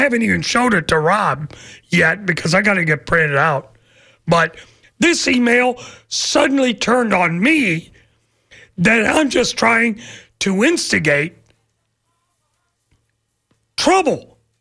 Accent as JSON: {"language": "English", "town": "Tampa", "region": "Florida", "country": "United States", "tie": "born or raised there", "said": "I know for me, my great times was growing up in West Tampa."}